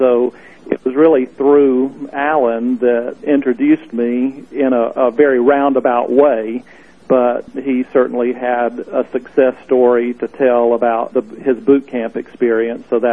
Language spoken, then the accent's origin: English; Fayetteville, Georgia, United States; from Fayetteville, Georgia, which is a suburb of Atlanta, just south of Atlanta.